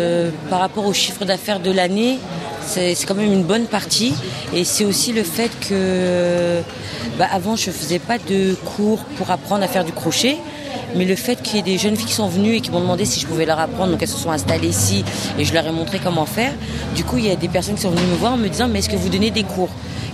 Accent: Aulnay-sous-Bois, Île-de-France, France; Je suis d'Aulnay.

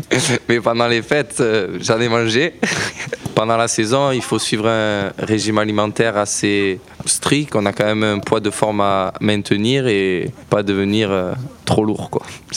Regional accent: Marseille, Provence-Alpes-Côte d'Azur, France; parce que je suis originaire de Marseille.

